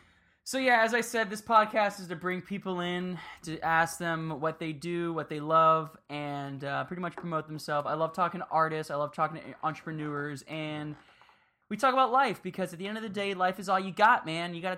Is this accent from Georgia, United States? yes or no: no; Miami, Florida, United States; Because I grew up in Miami, so on the weekends we'd go out.